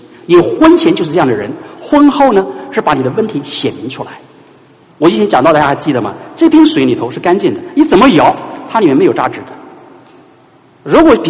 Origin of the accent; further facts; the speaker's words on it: China; now in United States; 那我爸我妈就是我们中国人一般的喊岳父岳母婆婆公公都喊爸喊妈哈